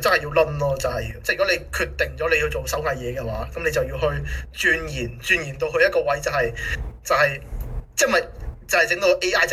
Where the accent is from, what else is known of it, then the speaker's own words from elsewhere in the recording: Hong Kong; 虽然我觉得我哋香港人应该都好难，好难真系做到嘅